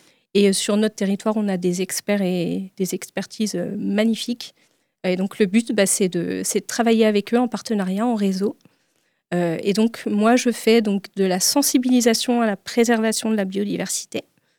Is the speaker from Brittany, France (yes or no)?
yes; Brittany, France; born there; j'avais besoin de revenir sur ma terre natale en Bretagne.